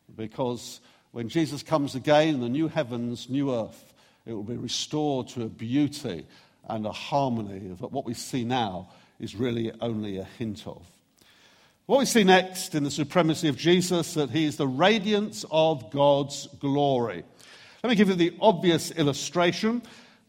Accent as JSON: {"language": "English", "town": "Brighton", "region": "South East England", "country": "United Kingdom", "said": "And I would tell them that I came from Brighton."}